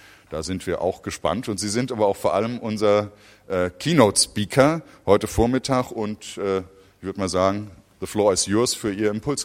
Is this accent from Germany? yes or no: yes; Hesse, Germany; Zakia Schlihi ist, wie ich, Hessin. Wir sind beide aus Hessen.